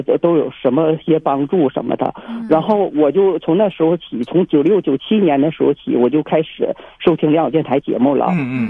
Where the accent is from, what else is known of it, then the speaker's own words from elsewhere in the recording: Heilongjiang, China; 我是黑龙江的